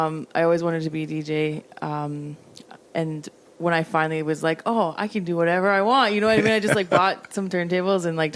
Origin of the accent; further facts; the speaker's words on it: Cold Lake, Alberta, Canada; Cold Lake, Alberta.